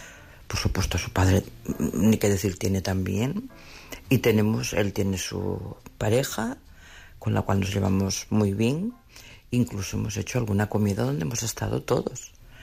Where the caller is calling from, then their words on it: Asturias, Spain; desde Asturias.